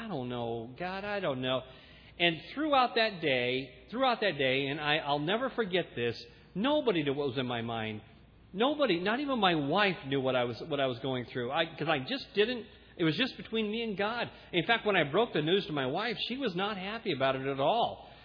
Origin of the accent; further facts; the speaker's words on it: California, United States; I come from California, and I can't understand that kind of thinking